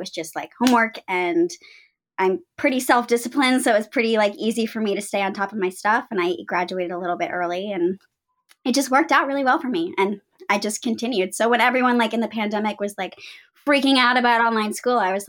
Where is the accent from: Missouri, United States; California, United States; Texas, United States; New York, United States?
Texas, United States; Houston; I'm from Houston, Texas, which is where I am now.